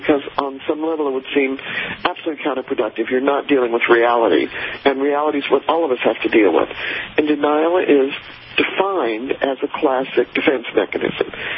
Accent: Denver, Colorado, United States; I mean, I grew up in Denver, and the University of Denver actually stopped playing football because they decided it was too violent.

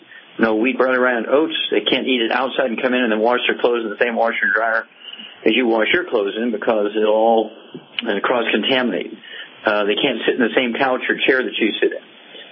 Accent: Missouri, United States; let's go to the Midwest and Missouri, my home state, and Ken.

